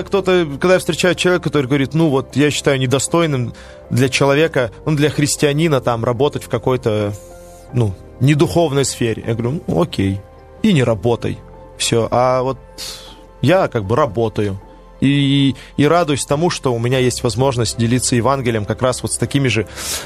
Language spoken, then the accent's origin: Russian; Russia; я из России.